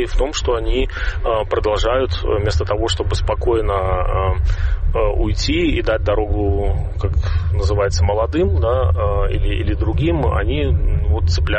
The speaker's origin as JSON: {"language": "Russian", "country": "Belarus", "lives_now": "Washington, United States", "said": "никак не могу быть российским, потому что по гражданству я белорус."}